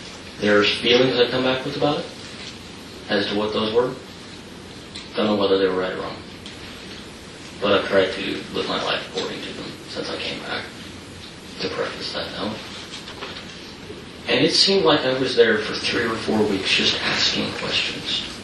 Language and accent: English; Texas, United States; now in Utah, United States; the time I grew up in East Texas